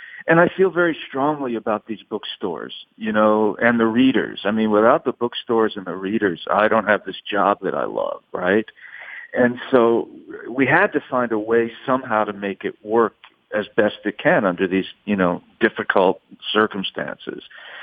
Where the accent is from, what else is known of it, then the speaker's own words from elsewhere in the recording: Providence, Rhode Island, United States; also born or lived in New York City / New Orleans; You know, I grew up in Providence, Rhode Island, New York City, and New Orleans. And so I knew a lot of cops.